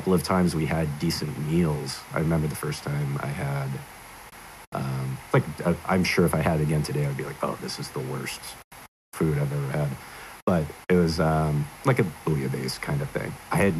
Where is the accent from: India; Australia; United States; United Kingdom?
United States; California; I grew up in Sonoma County. And for a period, we were on a 40-acre ranch that had about 20 acres of grapes.